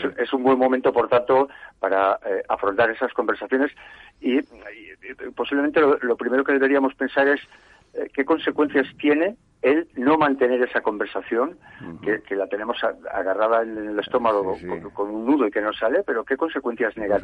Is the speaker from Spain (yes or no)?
yes; Riaño, Castile and León, Spain; mi pueblo, que es en Riaño, en el norte de León, Picos de Europa